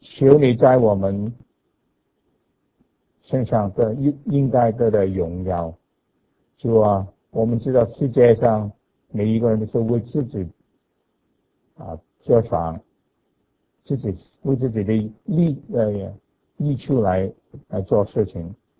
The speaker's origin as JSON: {"language": "Cantonese", "country": "China", "said": "我哋中国人"}